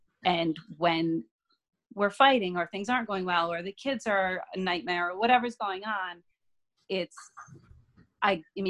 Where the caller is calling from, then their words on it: New York, United States; From New York.